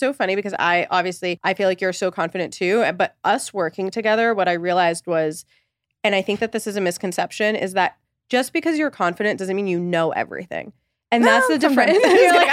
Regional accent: Egypt; moved away; but I am Egyptian. I came here from Egypt with my parents

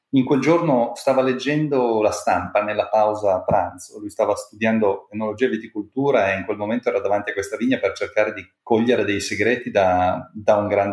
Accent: Turin, Piedmont, Italy; Io sono nato e cresciuto a Torino, da una famiglia metà piemontese e metà non. Ovviamente il mio cognome non è tipico delle Langhe, mio padre viene dall'Istria, ancora territorio italiano, quando era nato lui.

